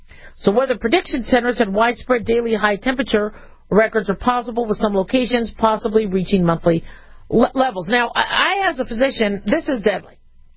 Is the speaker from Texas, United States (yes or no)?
no; Phoenix, Arizona, United States; I mean, I grew up in Phoenix, Arizona. So for us, I remember temperatures going up to 120.